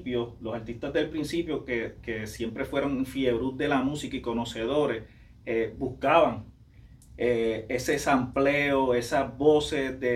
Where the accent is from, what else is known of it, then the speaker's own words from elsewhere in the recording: Carolina, Puerto Rico; porque somos de Carolina.